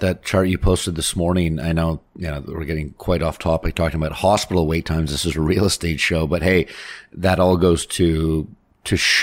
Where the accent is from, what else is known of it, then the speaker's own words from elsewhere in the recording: Canada; We're Canadian at this point.